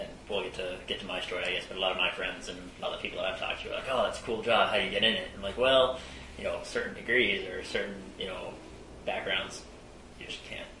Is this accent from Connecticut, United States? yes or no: no; Arizona, United States; No, I grew up in Arizona